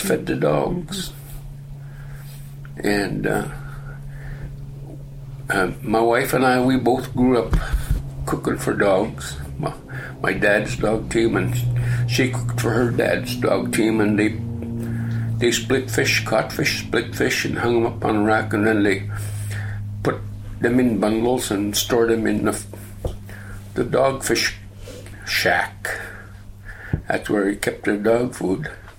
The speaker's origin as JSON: {"language": "English", "town": "Dillingham", "region": "Alaska", "country": "United States", "tie": "born or raised there", "also_born_or_lived": "Nagushik", "said": "I was born in Nagushik, Alaska, which is a summer fishing camp. My father was a Swede from Sweden, and my mother was from Nelson Island, so she's a Yupik Eskimo, so I'm a Swede Eskimo. And I grew up here in Dillingham."}